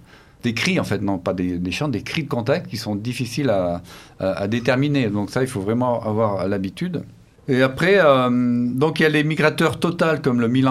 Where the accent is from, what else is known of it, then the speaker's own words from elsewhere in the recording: Pyrenees, France; Je viens des Pyrénées, là-bas, ils s'en aperçoivent vraiment beaucoup au niveau de la neige.